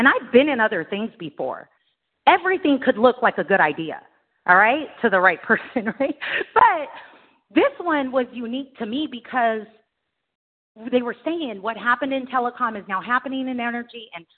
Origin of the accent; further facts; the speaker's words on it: California, United States; I'm from California. Everything, you know, everything is suspicious.